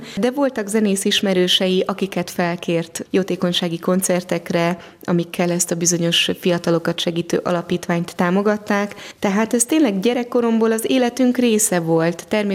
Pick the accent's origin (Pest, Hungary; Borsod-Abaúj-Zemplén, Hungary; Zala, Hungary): Pest, Hungary; Budakalász; born there; Budakalász az én szülőfalum is, és az édesapám is ott élt szinte egész életében.